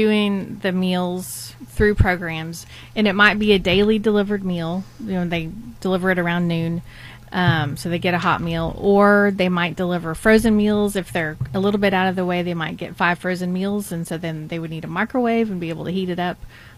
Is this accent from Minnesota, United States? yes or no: no; Houston, Texas, United States; born or raised there